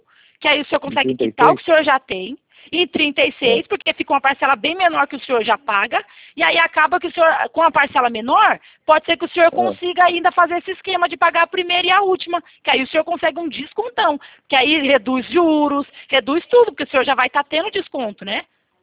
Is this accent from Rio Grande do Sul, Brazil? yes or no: no; Itatiba, São Paulo, Brazil; Eu sou aqui de Itatiba, interior de São Paulo.